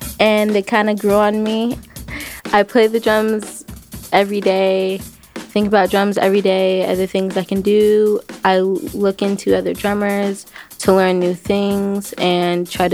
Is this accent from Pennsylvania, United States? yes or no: no; Oakland, California, United States; also born or lived in Port-au-Prince, Haiti; I'm 14 years old, and I'm from Oakland, California, in Port-au-Prince, Haiti.